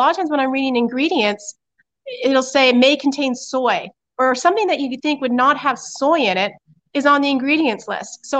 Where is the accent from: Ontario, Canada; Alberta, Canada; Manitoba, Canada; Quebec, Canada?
Ontario, Canada; growing up in Northern Ontario, you know, we were pretty hardy, and I'm the same way.